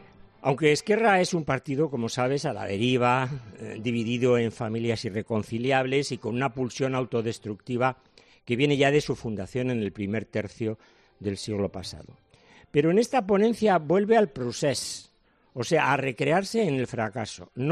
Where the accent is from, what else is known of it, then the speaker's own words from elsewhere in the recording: Basque Country, Spain; es un partido poco conocido fuera de mi tierra, fuera del País Vasco